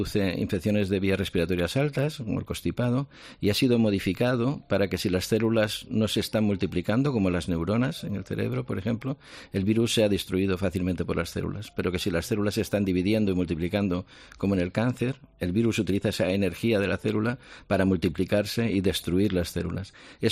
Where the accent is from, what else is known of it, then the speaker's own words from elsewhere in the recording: Asturias, Spain; yo soy asturiano